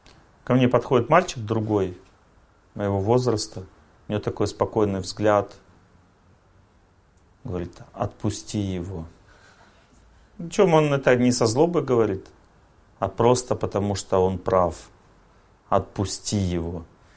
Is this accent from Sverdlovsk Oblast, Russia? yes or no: yes; Serov, Sverdlovsk Oblast, Russia; born there; я когда был маленьким, я родился в Серове, здесь недалеко, несколько сот километров.